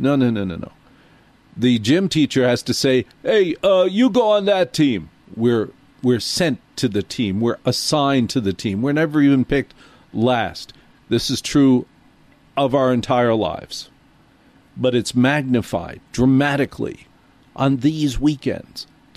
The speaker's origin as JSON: {"language": "English", "region": "New Jersey", "country": "United States", "tie": "born or raised there", "said": "I grew up in Jersey. In Jersey, it is a great tradition on all major holidays to take that dinner and go to the car."}